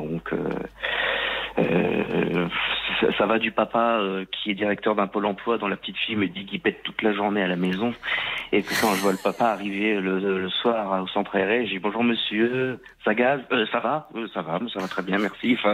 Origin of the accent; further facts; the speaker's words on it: Normandy, France; Que j'ai présenté ici, alors juste ici, chez moi, en Normandie